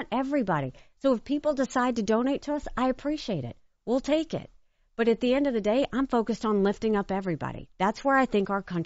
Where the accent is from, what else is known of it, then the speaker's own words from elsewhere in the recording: Bamberg, South Carolina, United States; the unheard, unseen are people like where I grew up in Bamberg, South Carolina.